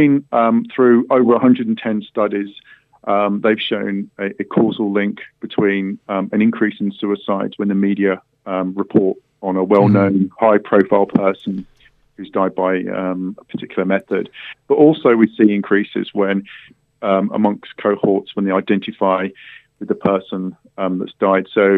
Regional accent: England, United Kingdom; now in Australia; What I would say is that I'm actually English, and I used to be a journalist in the UK

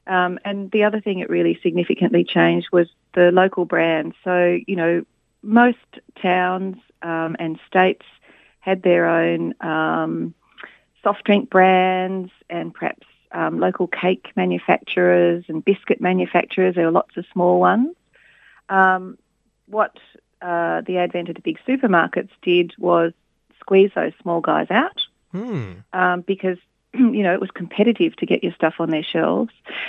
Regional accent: Adelaide, South Australia, Australia; I grew up in Adelaide

